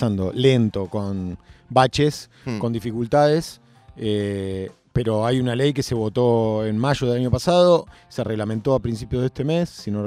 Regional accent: Avellaneda, Buenos Aires Province, Argentina; Y además, yo soy de Avellaneda.

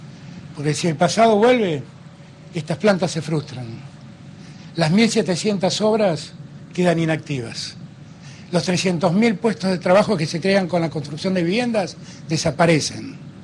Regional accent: Argentina; y los argentinos no lo somos

